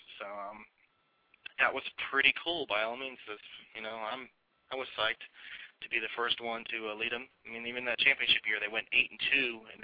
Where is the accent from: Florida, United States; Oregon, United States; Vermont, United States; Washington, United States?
Florida, United States; I grew up in Florida, big Florida State fan. I ended up attending Florida State for college.